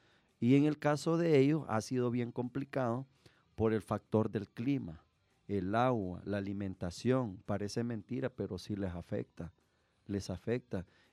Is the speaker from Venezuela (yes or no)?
no; El Salvador; nosotros va como salvadoreños